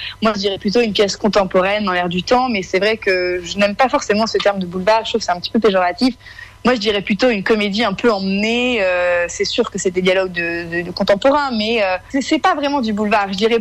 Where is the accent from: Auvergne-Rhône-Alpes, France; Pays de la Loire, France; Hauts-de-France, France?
Auvergne-Rhône-Alpes, France; Montluçon; moved away as an adult; Exactement, j'ai quitté Montluçon, c'est vrai, juste après le bac, et je suis bien ravie d'y revenir.